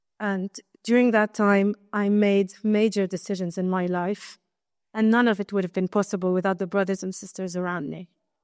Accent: Lebanon; I'm a community kid, which means my parents were already community when I was born. So growing up in the People of God community in Lebanon

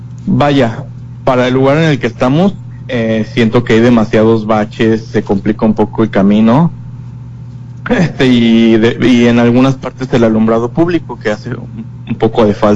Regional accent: Aguascalientes, Mexico; now in Los Cabos, Mexico; Nosotros venimos desde Aguascalientes, Aguascalientes. Sí. Llevamos radicando aquí año y medio.

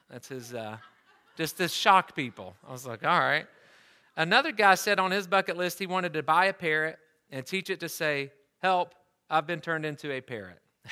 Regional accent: the South, United States; I grew up in the South and just think, everybody everywhere has heard of Jesus.

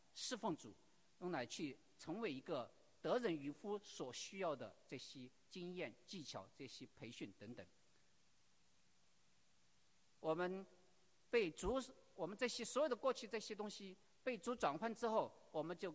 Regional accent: China; 我是在出生在四川与重庆交界的一个非常偏远的山区农村长大

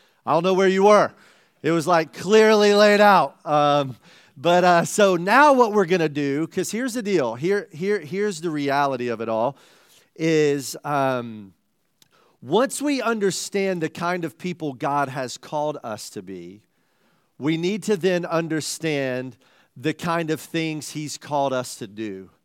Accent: South Carolina, United States; Like, growing up in South Carolina, you just had one league.

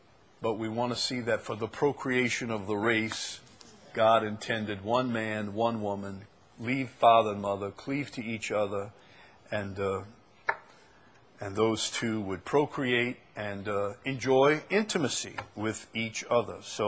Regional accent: Chalmette, Louisiana, United States; I'm from Chalmette. We're not very cultured down there, you know. So we have a cultural center.

